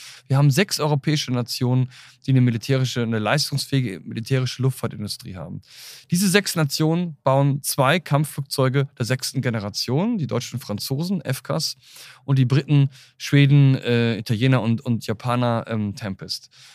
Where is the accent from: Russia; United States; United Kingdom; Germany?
United Kingdom; naja, ich komme aus Großbritannien, da heißt es aber so